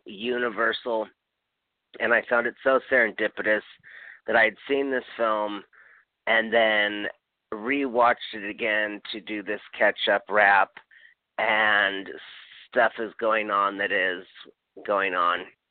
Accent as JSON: {"language": "English", "region": "Hawaii", "country": "United States", "said": "We need peace. I'm from Hawaii. We need aloha."}